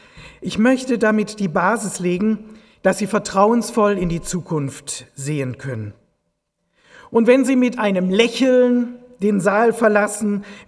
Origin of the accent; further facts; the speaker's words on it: Aachen, North Rhine-Westphalia, Germany; ich bin Rheinländer und wenn ich den Herrn van Stegen höre, dann kommt so meine Heimatgefühle, denn ich komme aus dem Dreiländereck Aachen. Das ist Deutschland, Belgien, Holland.